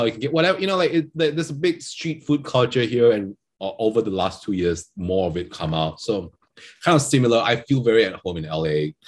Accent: Sarawak, Malaysia; obviously we're from Sarawak

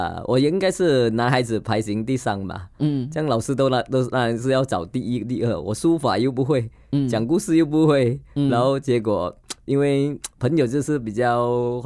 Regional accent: Kedah, Malaysia; 我在一个马来乡村长大的嘛，我是吉达人来的

